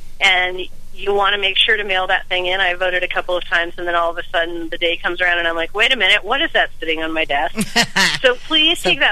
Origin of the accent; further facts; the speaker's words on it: California, United States; We have, you know, partners in California, since I'm from California, who we trust a great deal.